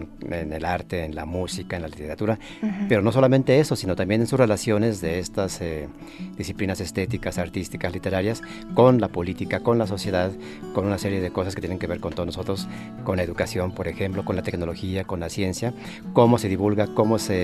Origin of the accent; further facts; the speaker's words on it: Mexico; porque se dan en un contexto como el mexicano, con una política como la nuestra